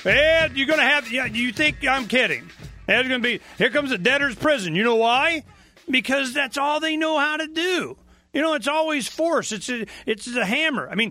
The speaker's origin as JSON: {"language": "English", "town": "Dade City", "region": "Florida", "country": "United States", "tie": "born there", "said": "I was born in Pasco County, Dade City, Florida. It's like 35 miles northeast of Tampa."}